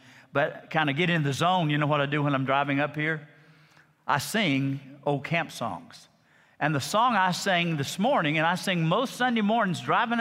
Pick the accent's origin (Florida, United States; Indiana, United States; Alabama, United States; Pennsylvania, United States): Alabama, United States; You know, when I was a kid growing up in Lower Alabama, we really had some high-tech appliances.